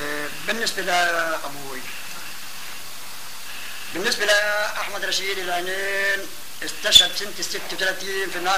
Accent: Al-Shaykh Dawud, Acre District, Palestine; من قرية الشيخ داود فلسطين قضاء عكا.

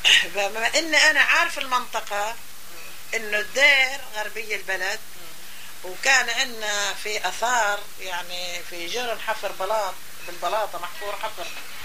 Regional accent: Saffuriya, Palestine; moved away; لما احنا طلعنا من فلسطين وتركناهن بالدير احنا كنا يعني معاملتنا بصفوري

